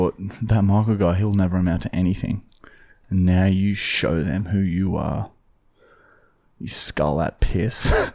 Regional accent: Melbourne, Victoria, Australia; I'm from Melbourne.

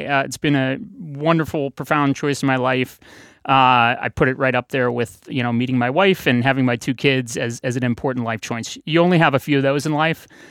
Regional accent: St. Louis, Missouri, United States; So like beer barrels, where I grew up in St. Louis, the Anheuser-Busch Clydesdales, the famous horses dragging the beer barrels along.

